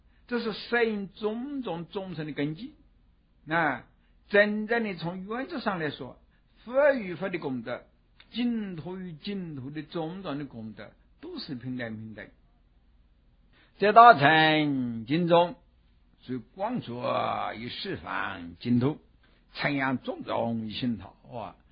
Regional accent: China; 那么现在说过我们中国人啊特别欢喜阿弥陀佛

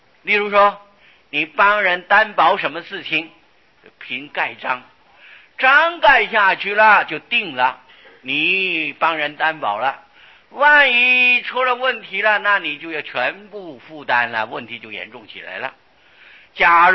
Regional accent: China; 我们中国人好像就是认这个印章。

